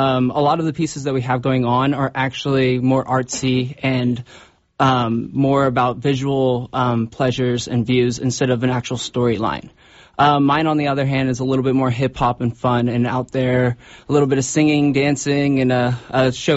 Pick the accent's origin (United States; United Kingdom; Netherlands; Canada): United States; Sacramento, California; I'm a fourth year here. I'm originally from Sacramento.